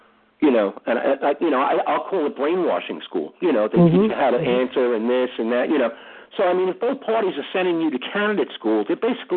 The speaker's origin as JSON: {"language": "English", "region": "New York", "country": "United States", "said": "I'm a New Yorker. I live in Brooklyn."}